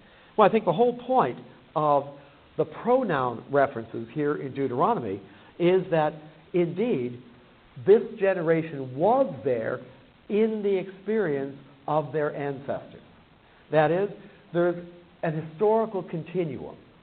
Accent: Pittsburgh, Pennsylvania, United States; born there; I was born in Pittsburgh. Right? My great-grandparents came to Pittsburgh.

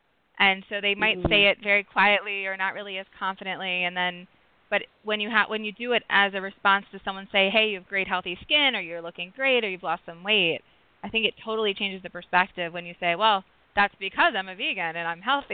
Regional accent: Rockville, Maryland, United States; So I am definitely a suburban girl. I grew up in Rockville, Maryland, which has become almost like a mini city, although it was definitely more of a suburb when I was there.

